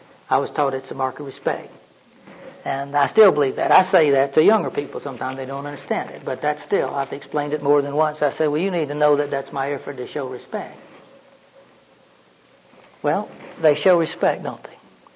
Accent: Florida, United States; I'm really not from Maine. My dad grew up in the cotton fields of Georgia. I was born and brought up in Florida.

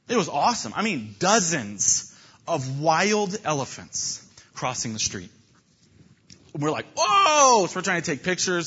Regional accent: Clearwater, Florida, United States; I grew up in Clearwater, Florida, just a little bit, maybe an hour away from there.

